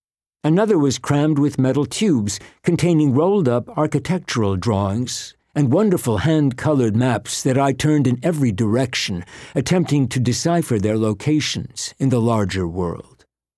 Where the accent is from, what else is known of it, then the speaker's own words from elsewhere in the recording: Great Falls, Virginia, United States; also born or lived in Langley, Virginia; I was born in 1960 in Langley, Virginia, a tiny community just inside the Washington, D.C. Beltway. In 1966, my parents purchased a small horse farm in Great Falls, Virginia, a mere 7 miles up the Potomac from Langley.